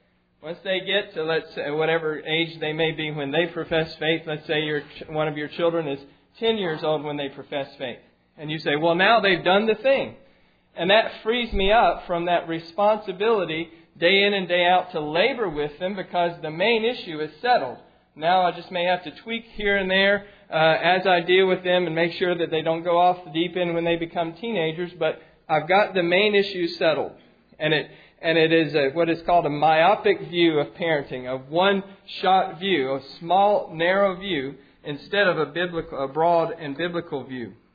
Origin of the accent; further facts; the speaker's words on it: Mississippi, United States; But when I was raised in Mississippi, there was this phrase that people used about educated people who didn't know anything.